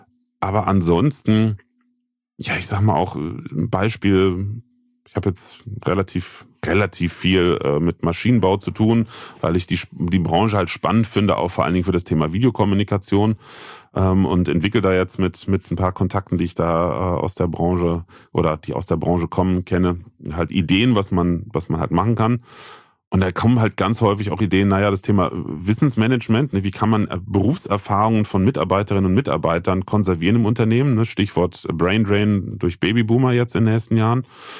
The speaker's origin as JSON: {"language": "German", "town": "Bitburg", "region": "Rhineland-Palatinate", "country": "Germany", "said": "Ich komme ja aus Bitburg, Bürchtisch, das weiß auch keiner."}